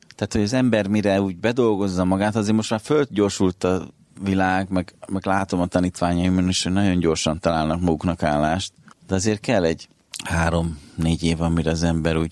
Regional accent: Budapest, Hungary; born there; also born or lived in Szeged; tehát én Budapesten születtem, de Szegedre költözött a család az édesapám munkája miatt, és én ott végeztem az egyetemet.

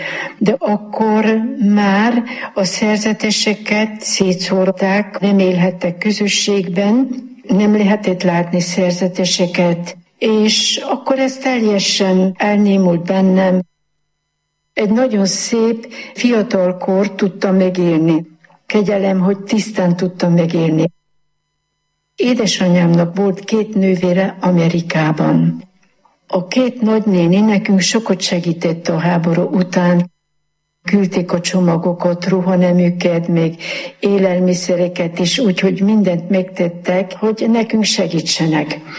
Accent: Magyarpolány, Veszprém County, Hungary; born there; Magyar Polányba születtem 1938-ban. Hatan vagyunk testvérek

